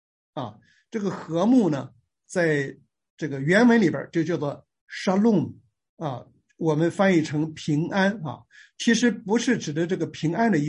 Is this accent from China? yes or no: yes; China; 所以我们中国人追求的这个天人合一啊